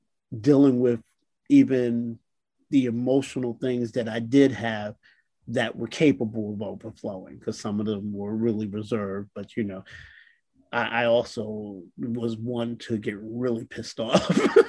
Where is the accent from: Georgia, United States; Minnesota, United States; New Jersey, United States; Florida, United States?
New Jersey, United States; Newark; I grew up in what was Stella Wright Projects. I grew up on Prince Street in Newark.